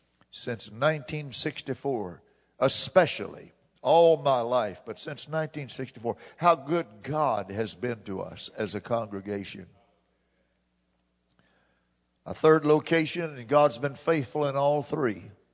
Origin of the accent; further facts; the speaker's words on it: United States; but I'm an American myself. I was born in Harris Hospital.